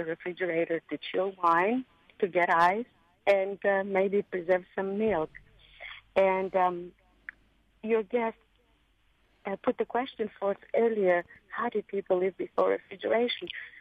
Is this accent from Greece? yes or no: yes; Greece; moved away as an adult; I grew up in Greece the first 20 years of my life, and even though we lived in the city, every summer for 3 months, we would live with my grandparents in a town with no power.